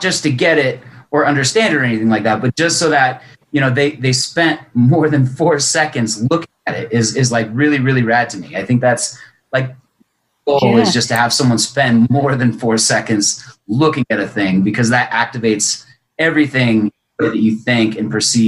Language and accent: English; Reno, Nevada, United States; Okay. Well, I've been other places, but I've only lived here.